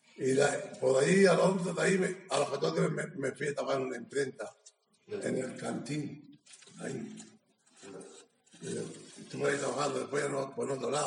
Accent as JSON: {"language": "Spanish", "town": "Barcelona", "region": "Catalonia", "country": "Spain", "tie": "born or raised there", "said": "Yo me he criado en el barrio Somorrostro. En el Somorrostro."}